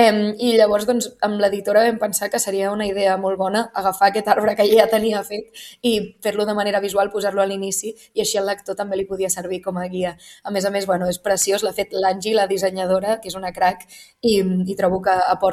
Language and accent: Catalan; Barcelona, Catalonia, Spain; born there; jo no soc de persona de poble, jo soc nascuda a Barcelona, però sí que és veritat que he passat molts estius en un poble